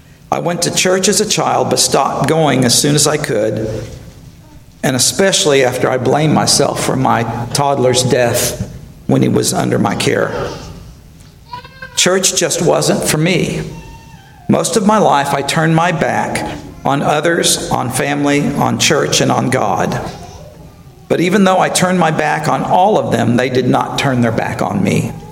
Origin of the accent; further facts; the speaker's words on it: Searcy, Arkansas, United States; the church where I grew up in Searcy, Arkansas